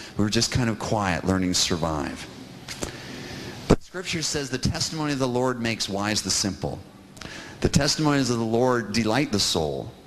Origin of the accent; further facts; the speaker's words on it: Moldova; I'm from Moldova, and I was simply introducing myself.